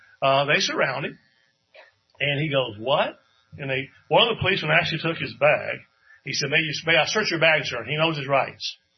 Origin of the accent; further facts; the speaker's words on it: Charlottesville, Virginia, United States; I'm from Charlottesville, Virginia.